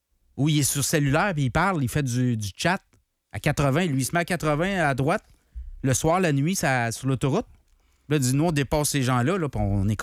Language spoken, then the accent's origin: French; Canada; Moi, je suis canadien.